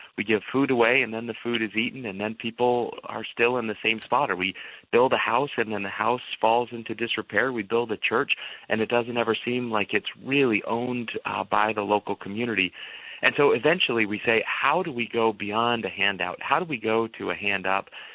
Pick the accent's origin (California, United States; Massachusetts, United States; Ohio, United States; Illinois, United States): Massachusetts, United States; Boston; now in Lancaster, United States; You know, I grew up in Boston, and there we had all kinds of traffic problems. And moving to Lancaster, there is not a traffic problem